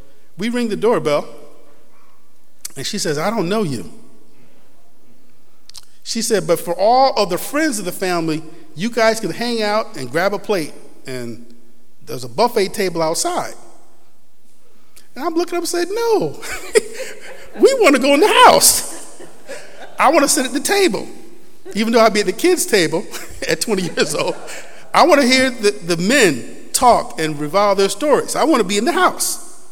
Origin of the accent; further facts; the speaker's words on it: Rochester, New York, United States; I said, I'm from Rochester.